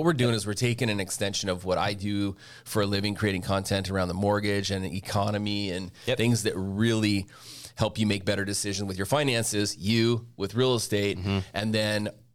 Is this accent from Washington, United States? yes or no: yes; Snohomish, Washington, United States; also born or lived in Bremerton; I'm 48 years old. I've lived here all my life, born and raised in Snohomish, Washington.